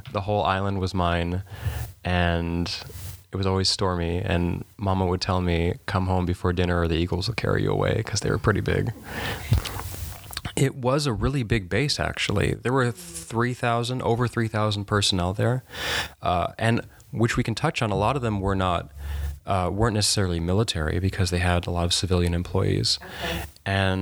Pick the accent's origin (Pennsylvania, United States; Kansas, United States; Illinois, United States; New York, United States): Illinois, United States; born there; I was born in Illinois.